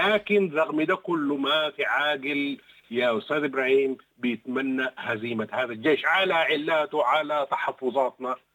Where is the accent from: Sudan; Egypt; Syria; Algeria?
Sudan; نحن ما راشدين، نحن كسودانيين ما راشدين